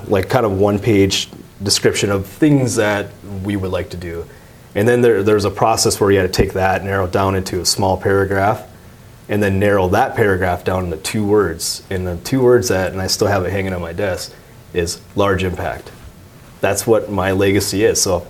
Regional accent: Minneapolis, Minnesota, United States; So my early life growing up, I grew up in North Minneapolis, which was very inner city at the time and still is.

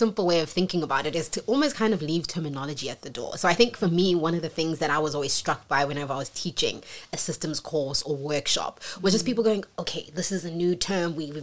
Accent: Gauteng, South Africa; So I grew up in the East Rand, in a small little township called Togaza.

